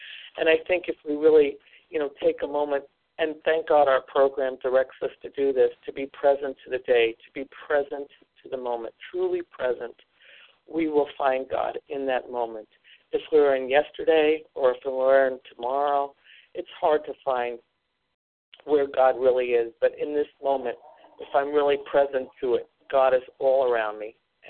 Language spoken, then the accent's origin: English; Iowa, United States; I'm from Iowa